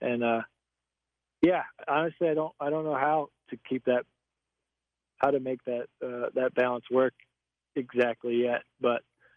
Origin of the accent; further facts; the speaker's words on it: Michigan, United States; we grew up in Michigan, and I spent a lot of time up on Lake Huron.